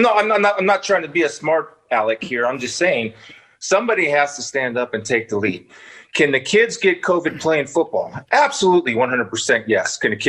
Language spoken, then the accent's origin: English; Canton, Ohio, United States; but I'm from Canton, Massillon area.